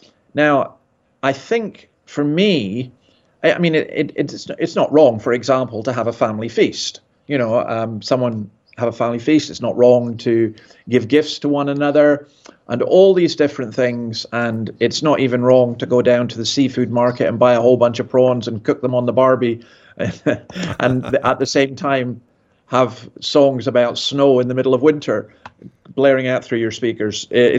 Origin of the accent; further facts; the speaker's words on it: Scotland, United Kingdom; in the country I was brought up in Scotland, we actually didn't celebrate Christmas very much at all.